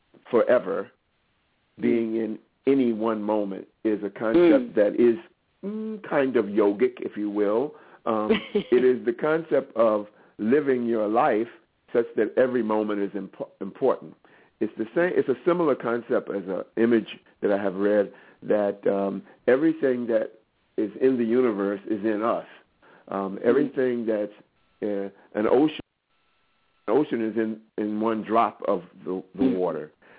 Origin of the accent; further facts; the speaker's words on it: Richmond, Virginia, United States; I've had the opportunity, as you say, to work from my hometown of Richmond, Virginia, and to branch out from there to go to New York and San Francisco and Washington, D.C.